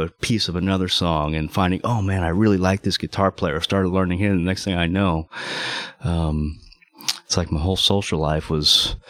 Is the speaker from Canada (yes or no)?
no; Girdwood, Alaska, United States; also born or lived in Anchorage; Yes, I'm from Anchorage, Alaska. Or actually, let's just say Alaska, and I will say Anchorage because it is the nearest town that I lived in. Came from a town called Girdwood, which is about 40, maybe 50 miles outside of Anchorage.